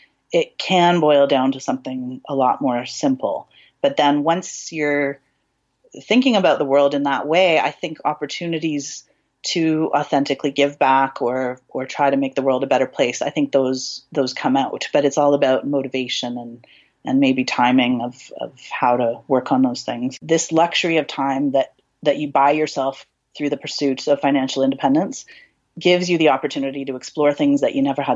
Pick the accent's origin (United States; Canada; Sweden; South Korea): Canada; We didn't say I'm from Canada, but now the secret is out.